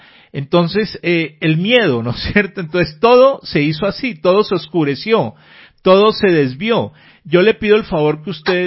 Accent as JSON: {"language": "Spanish", "region": "Bogotá", "country": "Colombia", "tie": "born or raised there", "said": "yo que nací en Bogotá, que toda la vida he estado aquí"}